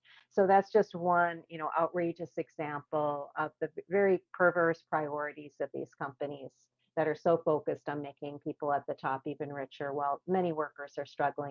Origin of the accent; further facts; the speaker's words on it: Minnesota, United States; I'm originally from Minnesota, so sort of next door to Wisconsin. And I've always found that when I go home to the rural community where I grew up